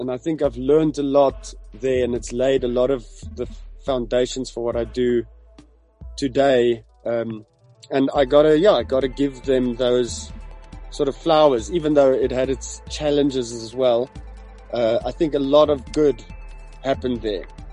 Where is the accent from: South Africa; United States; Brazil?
South Africa; Gauteng; I grew up in the Moot. I went to a small-ish Afrikaans high school, primary school called Tuisjesdal.